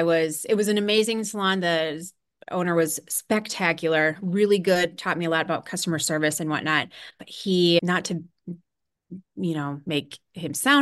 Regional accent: Madison, Wisconsin, United States; I grew up in Madison, but I went to college. I should say that too. I went to college at UW-Milwaukee.

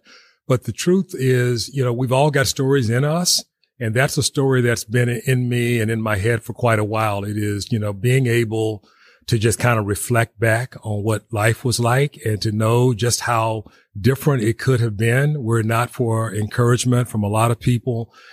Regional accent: Tyler, Texas, United States; big on the enjoyment of just being a kid growing up in Tyler.

